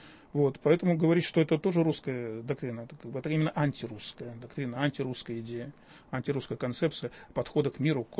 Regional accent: Western Belarus, Belarus; Я сам из Западной Белоруссии, поэтому я как бы знаю об этом генетически.

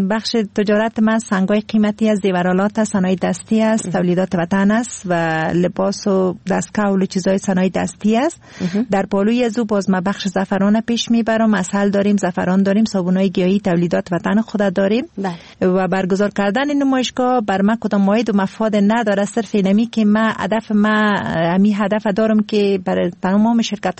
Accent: Kabul, Afghanistan; خودم از کابل هستم، تا فعلا طرف ولایت های خود هیچ نرفتیم.

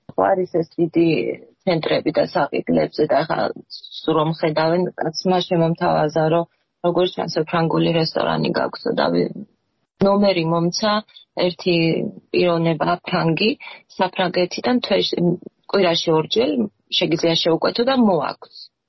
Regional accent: Surami, Shida Kartli, Georgia; moved away; ოდესღაც უკან წავალ, ალბათ ისე სურამში, იმიტომ რომ სადაც ჯერ სადაც დავიბარ და მე კიდე განსაკუთრებით მიყვარს.

